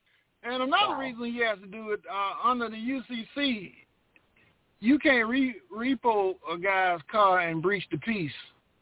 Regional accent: Alabama, United States; I'm from Alabama, which I am from, by the way, and mm-hmm.

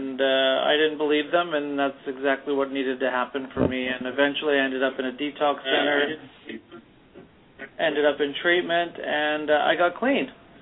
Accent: New Westminster, British Columbia, Canada; I'm from New Westminster, B.C., which is a 20-minute drive from Vancouver, B.C.

